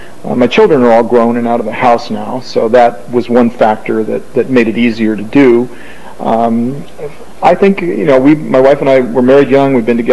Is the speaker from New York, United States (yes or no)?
no; Bend, Oregon, United States; I'm from Bend, originally graduated from Bend High School, so I'm only about 50 miles from home. But more recently, I'm the city manager in LeGrand, where I've been for the last 9 years.